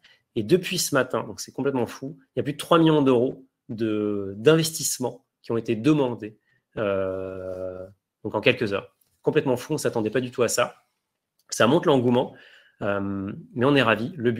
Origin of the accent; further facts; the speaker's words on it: Germany; first language de; French is a second language; étant allemand, j'ai envie d'utiliser le produit dans ma langue natale.